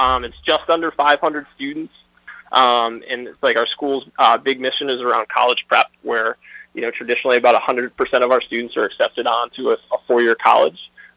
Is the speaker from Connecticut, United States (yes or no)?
yes; Bristol, Connecticut, United States; Yeah, so I'll say I grew up in Bristol, Connecticut. Ultimately, came up here to Endicott.